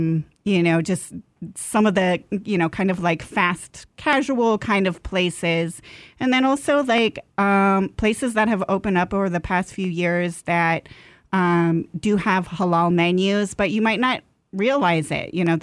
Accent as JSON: {"language": "English", "region": "West Coast", "country": "United States", "tie": "born or raised there", "said": "Yeah, you know, I grew up on the West Coast, all over the place. I'm Mexican-American myself."}